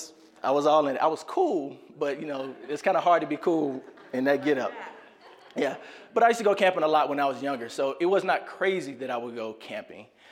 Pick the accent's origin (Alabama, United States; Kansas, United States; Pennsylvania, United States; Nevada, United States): Alabama, United States; Birmingham; now in Colorado, United States; growing up in Birmingham, Alabama, you know, we like to compete against somebody.